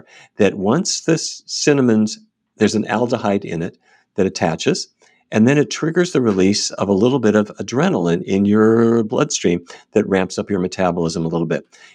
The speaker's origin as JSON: {"language": "English", "town": "Fargo", "region": "North Dakota", "country": "United States", "tie": "born or raised there", "said": "When I was a kid growing up in Fargo, North Dakota, the center of the meal was meat."}